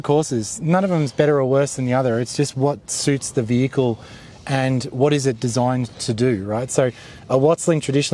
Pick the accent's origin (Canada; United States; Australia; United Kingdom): Australia; I'm not from Utah. I'm definitely from Australia.